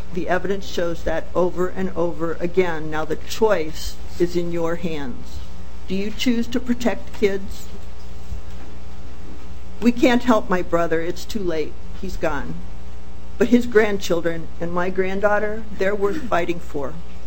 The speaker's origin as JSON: {"language": "English", "region": "Ohio", "country": "United States", "tie": "born or raised there", "lives_now": "St. Paul, United States", "said": "I'm from St. Paul."}